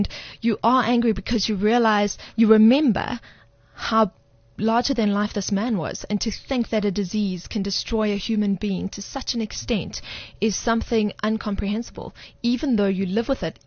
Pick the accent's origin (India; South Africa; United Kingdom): South Africa; If somebody says, where's home? South Africa's home. Right. Therefore, I'm South African first.